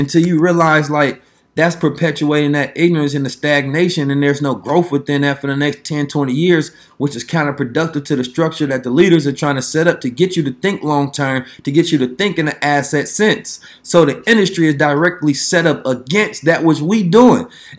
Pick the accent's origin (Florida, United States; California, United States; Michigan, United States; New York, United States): California, United States; Oakland; And whatever game that I got, because I'm from Oakland, man, the city of game.